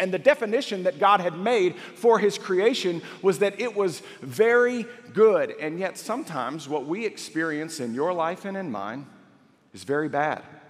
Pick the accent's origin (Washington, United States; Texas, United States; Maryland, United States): Texas, United States; Waco; I grew up in Waco, and we went fishing in a nearby small town just outside of Waco there